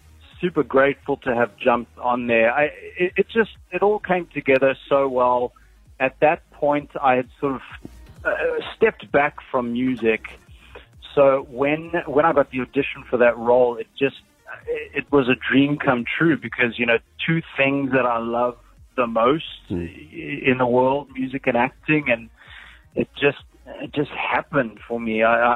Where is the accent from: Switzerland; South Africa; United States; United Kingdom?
South Africa; also born or lived in Australia; 2006 to 2010, I had a full-on Australian accent. I don't know why. Yeah, I grew up in South Africa